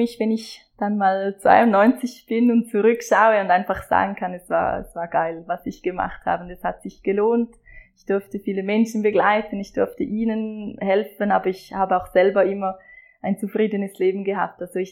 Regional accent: Appenzell, Switzerland; Ich komme aus dem Appenzellerland.

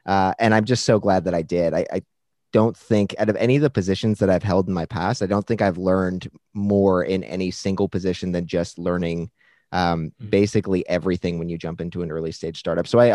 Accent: British Columbia, Canada; also born or lived in Newfoundland; So I'm kind of from all over Canada. I was born in Newfoundland, moved to BC pretty young.

